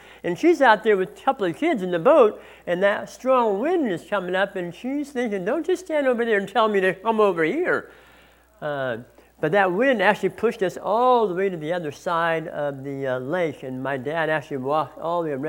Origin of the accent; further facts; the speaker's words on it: San Diego, California, United States; I think back to my years growing up in San Diego